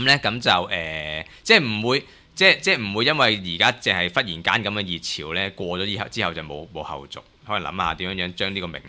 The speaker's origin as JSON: {"language": "Cantonese", "country": "Hong Kong", "said": "我哋香港人係會群起而攻之噶嘛"}